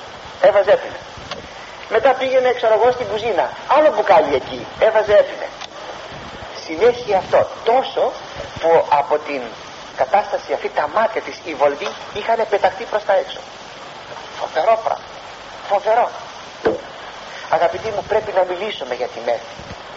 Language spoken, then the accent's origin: Greek; Kifisia, Attica, Greece; Μία γυναίκα στην πατρίδα μου την Κηφισιά